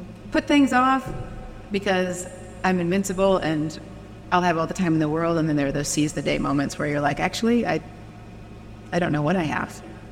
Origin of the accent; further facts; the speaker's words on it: Indiana, United States; I was like, no, I'm really from Indiana, but I was proud of that.